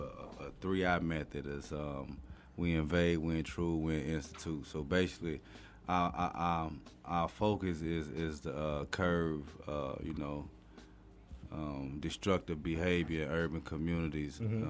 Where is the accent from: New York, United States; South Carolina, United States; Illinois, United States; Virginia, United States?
Illinois, United States; Chicago; also born or lived in Kentucky; No, I was raised in Chicago, between Chicago and Kentucky.